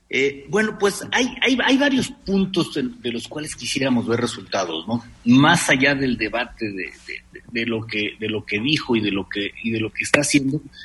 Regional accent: Mexico; nosotros como mexicanos

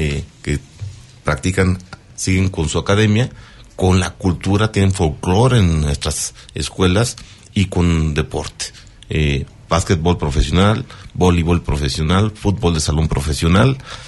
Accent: Mexico; más bien unirnos como mexicanos

